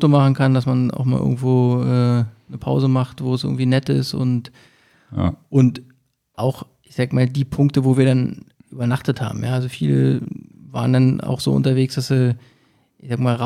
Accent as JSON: {"language": "German", "region": "Berlin", "country": "Germany", "said": "Wir kommen aus Berlin und da hat man natürlich nicht so die Höhenmeter, aber ein bisschen Wald und so gibt es ja schon."}